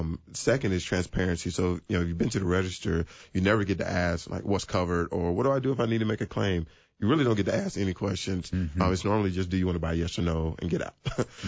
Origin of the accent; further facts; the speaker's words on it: Decatur, Georgia, United States; So I grew up in Decatur, which is a suburb of Atlanta. Grew up in a one-parent household.